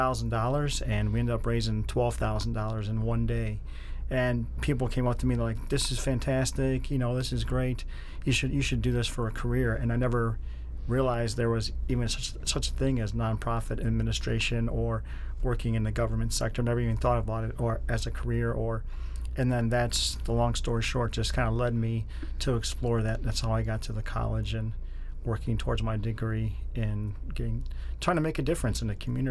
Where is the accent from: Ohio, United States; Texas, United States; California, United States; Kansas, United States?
Ohio, United States; Parma; now in Medina, United States; I was born and raised here in Northeast Ohio, born and raised in Parma, Ohio. I currently live down in Medina, but just a Cleveland person, my entire born and raised here in the area.